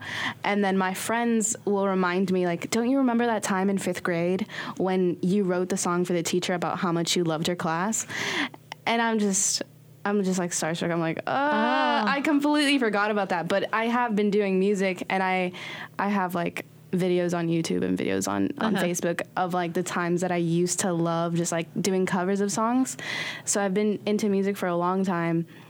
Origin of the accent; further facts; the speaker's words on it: New York City, New York, United States; born there; So I was born in New York. So I was actually born, like, not on the street on Broadway, but a hospital in Broadway.